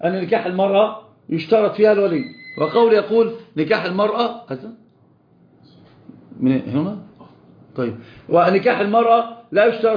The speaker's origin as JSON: {"language": "Arabic", "country": "Egypt", "said": "طب شوف انت عندنا في مصر المزين يعني حلها لانه يزين الرجل"}